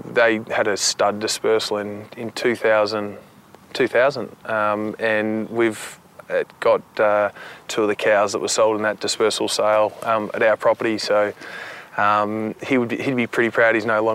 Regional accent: Finley, New South Wales, Australia; It's growing up in Finlay and in my family environment was really special.

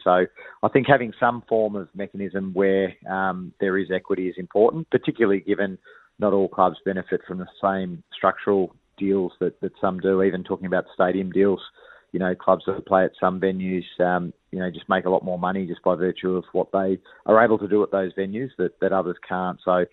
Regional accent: Bendigo, Victoria, Australia; As someone who was born and raised in Bendigo, I think that would be an outstanding thing.

